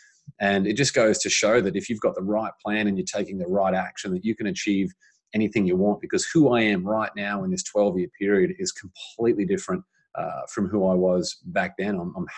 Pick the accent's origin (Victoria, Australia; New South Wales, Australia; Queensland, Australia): Queensland, Australia; Brisbane; accent: Australian; I grew up in Brisbane, Australia. So that's the Australian accent that's, that the people can hear and possibly not even understand right now. And so I lived there for the first, 27 years of my life.